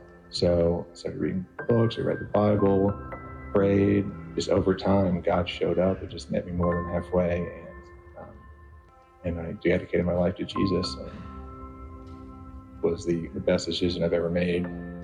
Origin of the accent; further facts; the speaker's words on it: North Carolina, United States; now in Florida, United States; Kind of my story is I grew up in North Carolina, and my parents took me to church here and there